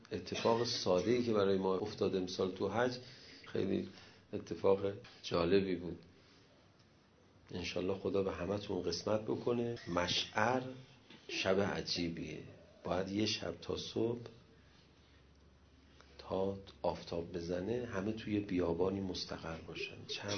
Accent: Iran; چون ما رو شناخته بود ما ایرانی هستیم.

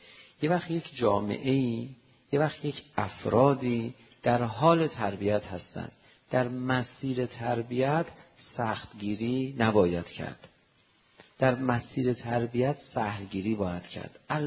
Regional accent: Iran; پرسید شما اهل کجا هستی؟ گفتم ایران. و چه مذهبی داری؟ شیعه.

